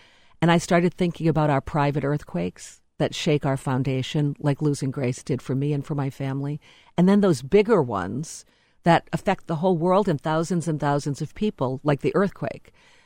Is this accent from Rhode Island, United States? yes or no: yes; Rhode Island, United States; Well, like many Rhode Islanders, when I left, I thought I'm never going back.